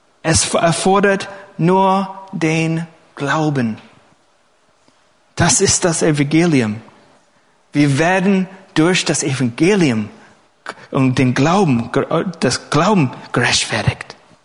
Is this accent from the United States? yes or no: yes; California, United States; German is a second language; Ich hatte die einmalige Erfahrung in Kalifornien, wo ich herkomme, Geschworener zu sein.